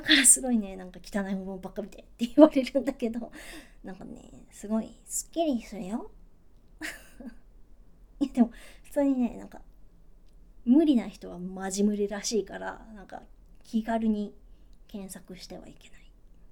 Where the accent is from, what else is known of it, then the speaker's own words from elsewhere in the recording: Nagoya, Aichi, Japan; 出身地はね、愛知県です。東京と大阪の間。そう、愛知県ってさ、なんかたまにどこって言われて、でなんか名古屋って言うとみんなわかるんだけど、